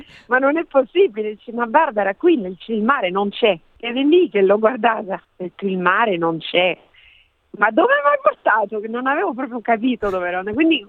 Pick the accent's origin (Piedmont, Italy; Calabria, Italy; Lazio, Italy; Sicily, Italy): Sicily, Italy; Catania; ovviamente sono catanese